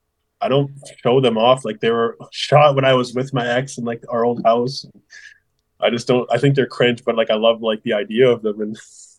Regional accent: Surrey, British Columbia, Canada; born there; I'm not on the island, but I was born in Surrey.

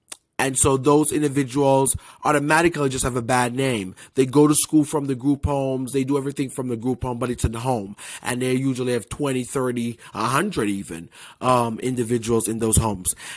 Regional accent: Jamaica; now in United States; because I'm from Jamaica and I came here to seek asylum.

